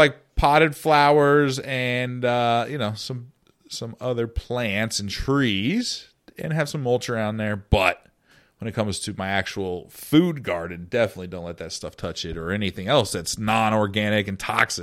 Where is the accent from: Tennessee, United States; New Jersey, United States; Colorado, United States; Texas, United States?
Colorado, United States; I grew up in Colorado, so I had a lot of mountain bikes as a kid.